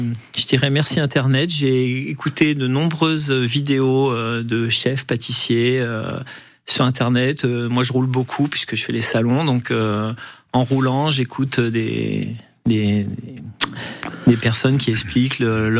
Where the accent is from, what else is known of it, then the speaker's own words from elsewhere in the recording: Lescure-d'Albigeois, Occitanie, France; Je suis près d'Albi, à l'escure d'Albigeois.